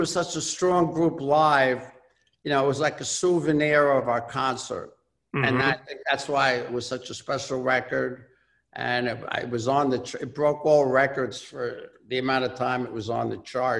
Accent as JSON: {"language": "English", "town": "New York City", "region": "New York", "country": "United States", "tie": "born or raised there", "said": "in my hometown. That was a little nerve-wracking."}